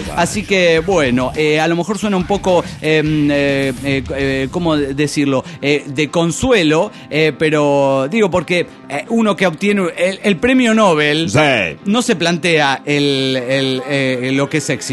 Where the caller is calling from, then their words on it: Tultitlán, State of Mexico, Mexico; monitorista de Tultitlán